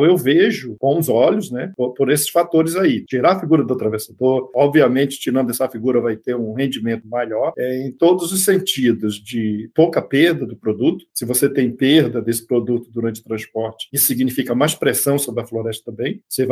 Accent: Amazon, Brazil; como eu sou amazônida

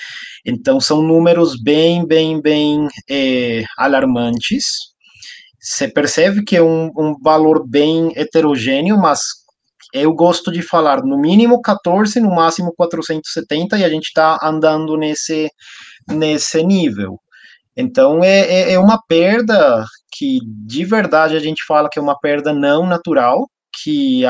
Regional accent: Colombia; Portuguese is a second language; moved away as an adult; now in Brazil; eu acho que já você percebeu que meu sotaque é bem marcante. Então, eu não sou brasileiro, eu sou natural da Colômbia. Eu me formei como médico veterinário lá na Universidade de La Salle, em Bogotá. Depois, eu cheguei aqui no Brasil em 2015.

